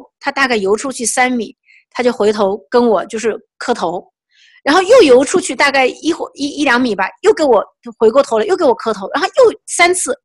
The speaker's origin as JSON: {"language": "Chinese", "region": "Jiangxi", "country": "China", "tie": "born or raised there", "said": "因为我们老家是在那个 江西哈，就是有水有河，而且很容易在市场上买到鱼啊、泥鳅啊、乌龟啊这些"}